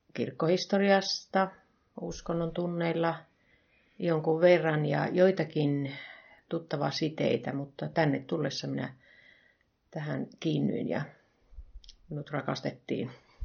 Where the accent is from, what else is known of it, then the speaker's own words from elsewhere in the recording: Rautavaara, North Savo, Finland; olen syntynyt tuolla Itä-Suomessa pienellä paikkakunnalla Rautavaaralla. Käynyt lukion Kuopiossa ja sitten opiskeluopettajaksi Savonlinnassa, kotitaloustekstiiliopettajaksi.